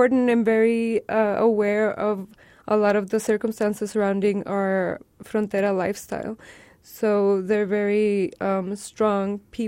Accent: Ciudad Juárez, Chihuahua, Mexico; how I grew up in Juarez and just this border, with this border culture

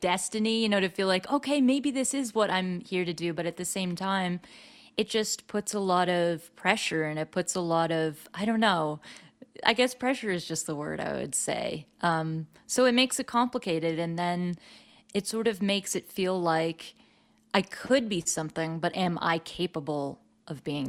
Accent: San Francisco, California, United States; I grew up in San Francisco and Marin County

